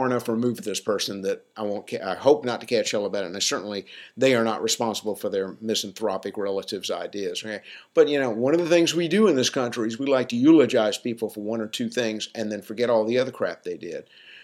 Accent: the South, United States; And I'm from the South, so I can slam it all I want.

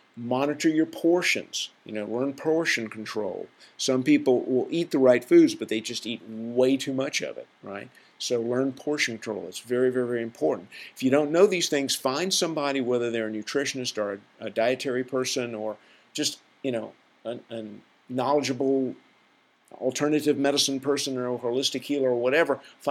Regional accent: the South, United States; I mean, I'm from the South, so, you know, we all talk about, oh, we're going to have some comfort food, y'all.

